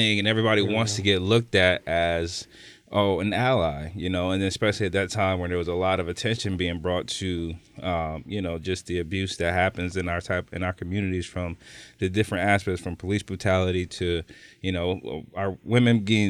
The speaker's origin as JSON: {"language": "English", "town": "Niagara Falls", "region": "New York", "country": "United States", "said": "We come from Niagara Falls, where we don't have that."}